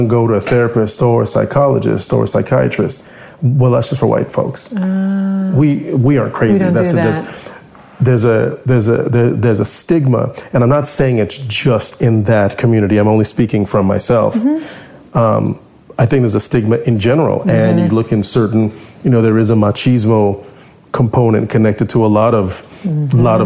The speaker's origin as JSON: {"language": "English", "town": "Orlando", "region": "Florida", "country": "United States", "tie": "born or raised there", "said": "I grew up in Orlando, Florida, okay. In a neighborhood called Tangelo Park. I'm predominantly Black neighborhood, lower middle class"}